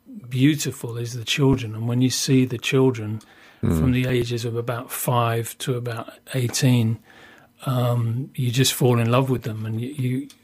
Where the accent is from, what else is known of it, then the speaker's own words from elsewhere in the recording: South East England, United Kingdom; also born or lived in United States / Budapest, Hungary; I have a bit of an accent. I'm guilty of that. But I am English, born in Sussex, believe it or not